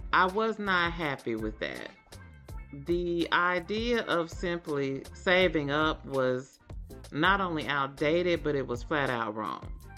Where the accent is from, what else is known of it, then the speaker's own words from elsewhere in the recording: Deep South, United States; I am Black, African American, FBA, whatever your preference is. I'm from the Deep South, and I was taught vote blue no matter who.